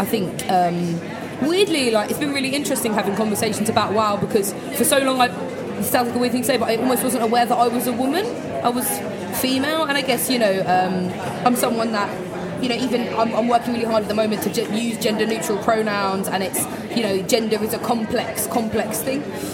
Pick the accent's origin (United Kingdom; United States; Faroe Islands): United Kingdom; London; but I can talk in terms of my journey growing up in East London, where, like, the scene between East London and Essex, between, like, 2001 and 2008, when I was at secondary school.